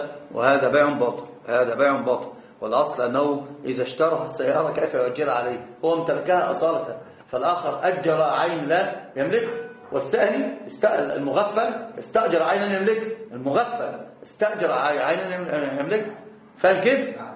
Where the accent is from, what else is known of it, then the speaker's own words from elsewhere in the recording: Libya; عندنا أقول عندنا في ليبيا